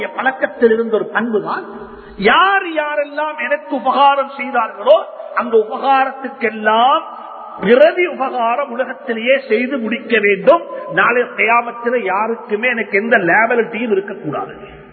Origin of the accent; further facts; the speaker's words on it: Sri Lanka; born there; புரிந்து கொள்ளுங்கள், இந்த இலங்கையில நாங்கள் பிறந்தோம், இலங்கை பிரஜைகளாக வாழ்ந்து கொண்டிருக்கிறோம்.